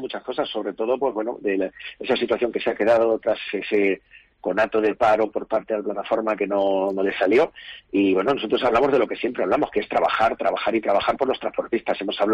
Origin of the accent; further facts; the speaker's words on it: Valdepeñas, Castilla-La Mancha, Spain; hay muchísimos sitios en mi pueblo, en Valdepeñas, en Ciudad Real, en toda la provincia, en todos los pueblos